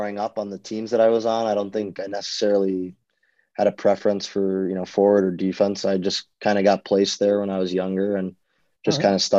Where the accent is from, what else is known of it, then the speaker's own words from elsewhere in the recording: Chicago, Illinois, United States; The my neighbor in Chicago was actually Bob Probert.